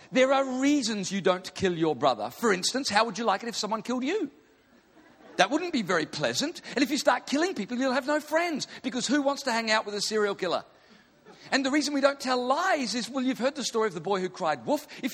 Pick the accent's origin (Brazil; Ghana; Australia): Australia; Queensland; I'm from Queensland. It's not going to be that intellectual.